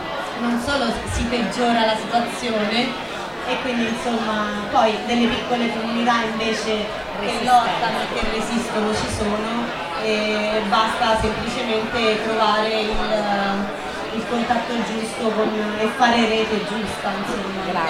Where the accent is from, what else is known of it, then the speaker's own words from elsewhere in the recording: L'Aquila, Abruzzo, Italy; also born or lived in Turin; io in realtà sono aquilana, quindi sono nata e cresciuta all'Aquila, ho finito l'università all'Aquila, sono salita su a Torino e facevo tutt'altro.